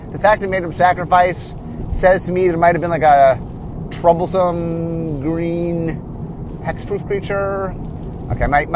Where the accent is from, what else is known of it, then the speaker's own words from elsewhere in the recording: Cleveland, Ohio, United States; also born or lived in Los Angeles; now in Seattle, United States; I grew up in Cleveland, in which we had a lot of snow.